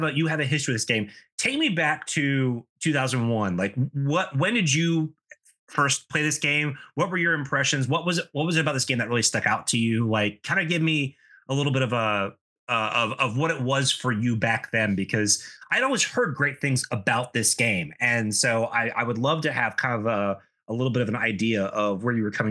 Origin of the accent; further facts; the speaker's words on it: South Carolina, United States; Because even though Drew and I didn't grow up in the same town, we are from South Carolina, so like you kind of know South Carolina like places.